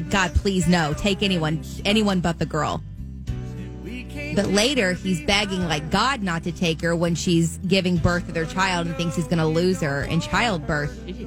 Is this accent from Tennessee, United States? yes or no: no; Indiana, United States; I used to love country when I was growing up in Indiana